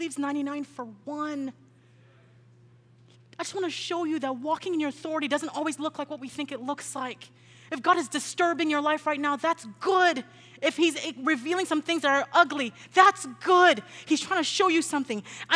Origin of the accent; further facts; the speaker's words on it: Nigeria; Listen, I'm Nigerian.